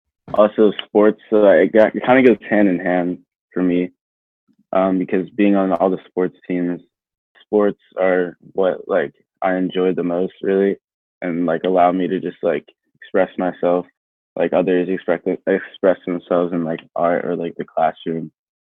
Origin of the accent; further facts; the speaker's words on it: Middletown, Delaware, United States; I'm from Middletown, Delaware.